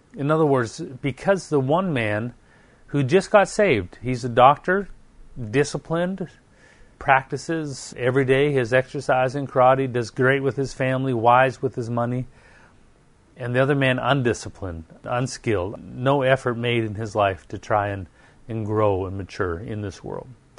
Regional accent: Canada; Now, being Canadian myself, we're known for being nice, at least speaking nice.

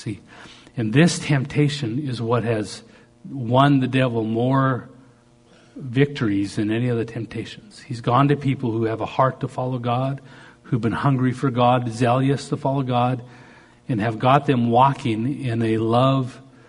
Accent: Canada; I'm a Canadian boy.

